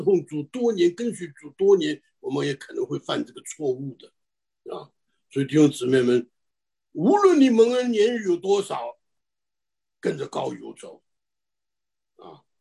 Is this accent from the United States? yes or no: yes; United States; 就我们美国人常讲的 it doesn't work 啊。